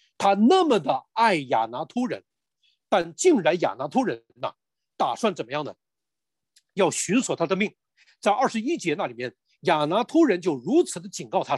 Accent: Northeast China, China; also born or lived in Guangdong / Nanjing / Bay Area; 你知道我是东北人，那如果要是我就着感情而言，我对东北人有没有深厚的感情呢？肯定有啊。然后我在广东待了很多年，我对广东啊非常有感情。我在南京待了很多年，我对南京非常有感情。

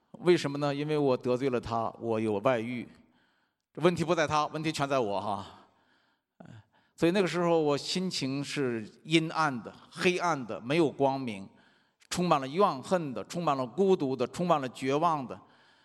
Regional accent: China; 特别是我在这个中国长大，从小受的教育是爱憎分明，敌我分明。

